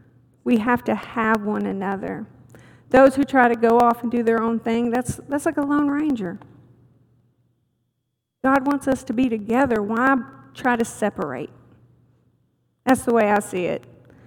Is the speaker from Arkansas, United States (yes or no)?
yes; Arkansas, United States; accent: Arkansas; how's my accent going to sound? Can you actually understand me? Am I going to suddenly use some Arkansas-anese in this?